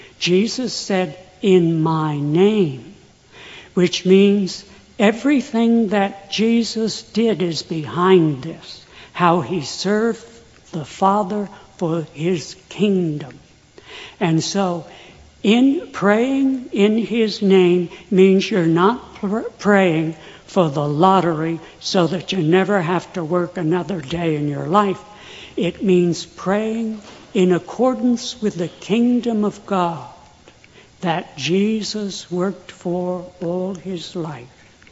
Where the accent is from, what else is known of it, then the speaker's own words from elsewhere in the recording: Wanaque, New Jersey, United States; I went to the bar in my hometown in Wanacue